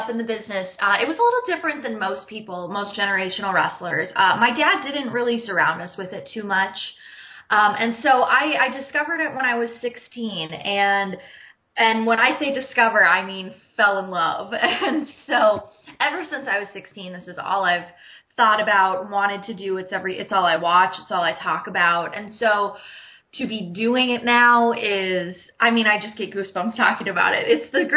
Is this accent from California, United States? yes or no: no; Minnesota, United States; now in Orlando, United States; Yeah, I am from Minnesota. I'm a straight out of mini girl, and so I grew up in Minnesota.